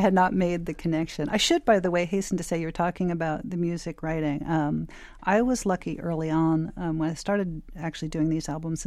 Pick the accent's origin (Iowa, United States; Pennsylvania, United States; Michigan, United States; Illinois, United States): Pennsylvania, United States; Philadelphia; I mean, I grew up in Philadelphia, and I'm the same age as rock and roll.